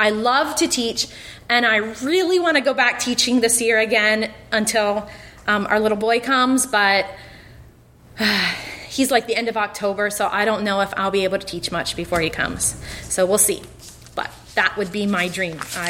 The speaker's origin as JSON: {"language": "English", "town": "Lancaster", "region": "Pennsylvania", "country": "United States", "tie": "born or raised there", "said": "my parents are Ben and Regina. We grew up in Lancaster, Pennsylvania. My dad's bishop at a beachy church, Pequamish Mennonite."}